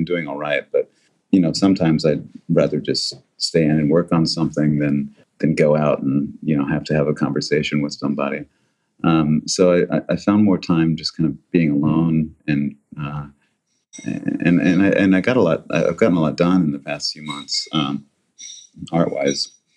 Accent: New York, United States; And that, you know, when people ask me where I'm from, that's what I say. I'm from New York, you know, because that's where I became who I am.

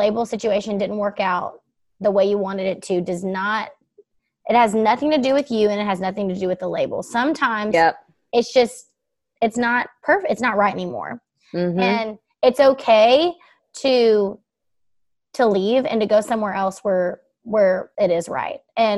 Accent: Baytown, Texas, United States; I grew up in Baytown, which is like, I feel like it's like … with some 808 beats. Like, it's super fun, kind of ghetto, which is totally me.

